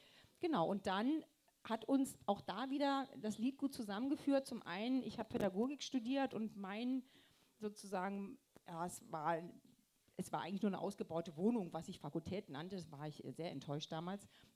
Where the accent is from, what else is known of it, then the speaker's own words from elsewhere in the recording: Niesky, Saxony, Germany; Ich komme aus der Oberlausitz, aus dem Weltdorf Niesky in der Nähe von Görlitz